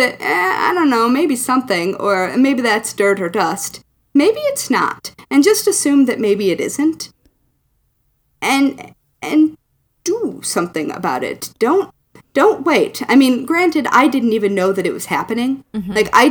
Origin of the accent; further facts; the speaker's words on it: Michigan, United States; now in New York City, United States; like I live in New York City, but I grew up in Michigan.